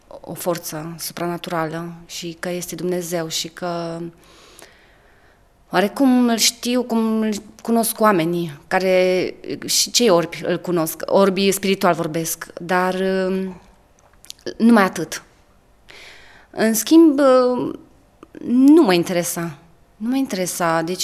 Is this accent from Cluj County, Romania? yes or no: yes; Câmpia Turzii, Cluj County, Romania; moved away as an adult; Eu m-am născut în Câmpia Turzii și până la vârsta de 25 de ani.